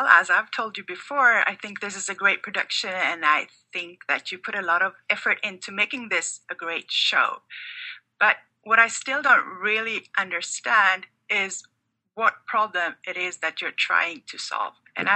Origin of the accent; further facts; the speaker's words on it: Sweden; accent: Swedish; I'm a physician from Sweden.